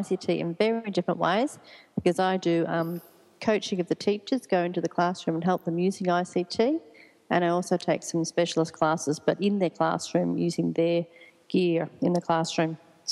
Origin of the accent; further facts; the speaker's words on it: Bendigo, Victoria, Australia; I'm from Bendigo.